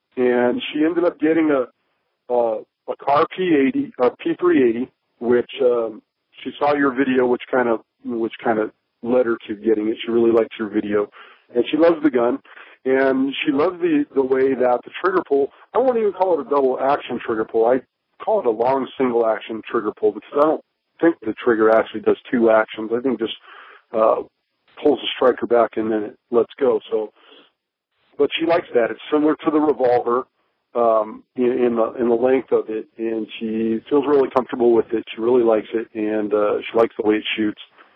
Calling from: Nevada, United States; and I'm calling from Nevada.

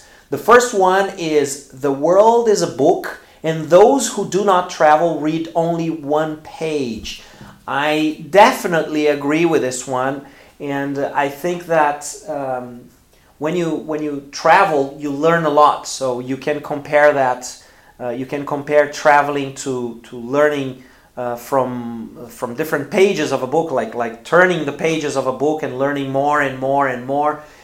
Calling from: Porto Alegre, Rio Grande do Sul, Brazil

